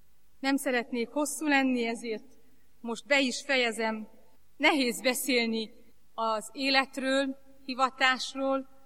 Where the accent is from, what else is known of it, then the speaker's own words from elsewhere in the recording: Hidegség, Harghita, Romania; Gyimes Középlokon Hidegségen születtem, és ott is nevelkedtem, a szüleim vallásosan neveltek